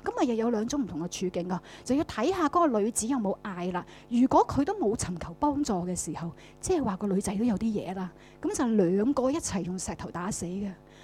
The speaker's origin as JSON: {"language": "Cantonese", "country": "China", "said": "我们经常我们中国人有句说话是说什么？"}